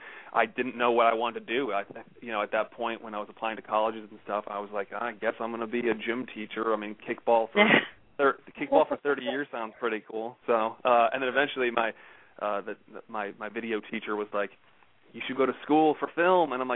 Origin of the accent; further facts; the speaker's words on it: Connecticut, United States; now in Los Angeles, United States; I've been in Los Angeles for about 7 years. I'm originally from Connecticut, and, you know, I graduated film school and said I'm just going to go out to L.A.